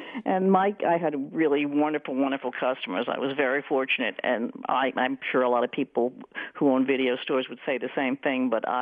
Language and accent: English; Briarcliff Manor, New York, United States; I was brought up in Briarcliff Manor, which is a suburb of New York City